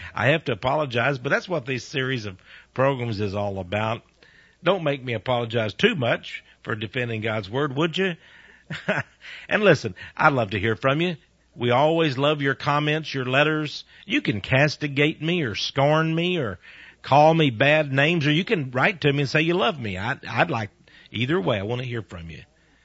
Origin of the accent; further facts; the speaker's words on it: Texas, United States; I'm from Texas. I'm from the United States.